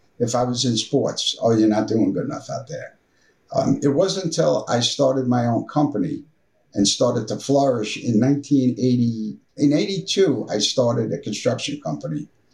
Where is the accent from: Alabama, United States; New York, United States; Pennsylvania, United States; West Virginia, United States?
New York, United States; as a young kid growing up on Long Island, having plenty to do, I had blinders on.